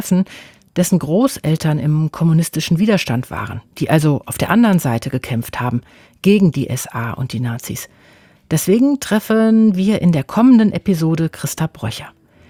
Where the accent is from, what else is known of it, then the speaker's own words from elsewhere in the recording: Düsseldorf, North Rhine-Westphalia, Germany; weil das ja einfach auch meine Geburtsstadt ist und ich bin da aufgewachsen.